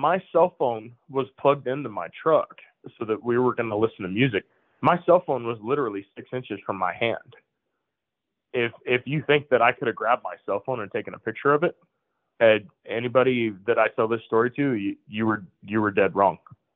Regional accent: Alamogordo, New Mexico, United States; So I leave my hometown of Alamogordo.

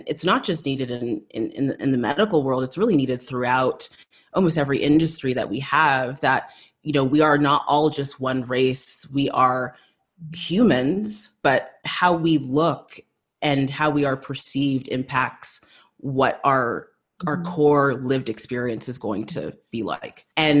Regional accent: South Africa; growing up in South Africa, kind of moving there shortly after apartheid, this idea of truth and reconciliation

